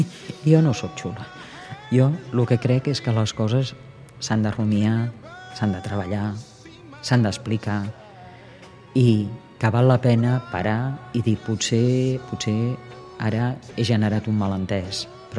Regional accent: Tetouan, Tanger-Tetouan-Al Hoceima, Morocco; also born or lived in Tangier; jo vaig néixer a Tànger i vaig viure a Tetuán i tots els caps de setmana anàvem a Tànger. Aleshores, on jo em vaig escolaritzar va ser a Tetuán.

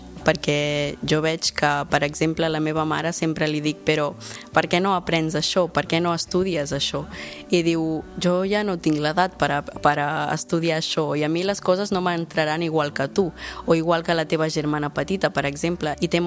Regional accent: Catalonia, Spain; He nascut a Catalunya, m'he educat aquí i en tots els entorns he parlat sempre català.

